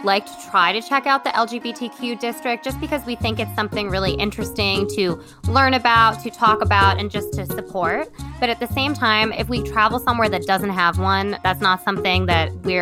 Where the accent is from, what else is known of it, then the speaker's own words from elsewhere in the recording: Brooklyn, New York, United States; I'm a photographer from Brooklyn, and that's kind of my background.